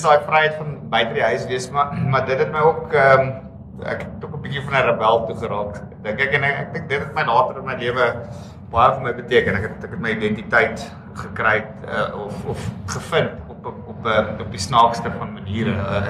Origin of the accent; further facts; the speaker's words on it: Nelspruit, Mpumalanga, South Africa; also born or lived in Benoni; ek is gebore in Benoni, ek is toe na kleuterskool Nelspruit toe, ek het school gegaan in Nelspruit